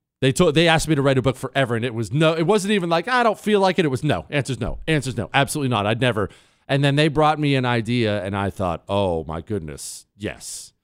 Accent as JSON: {"language": "English", "country": "United States", "said": "Why? Because I'm an American. That's why."}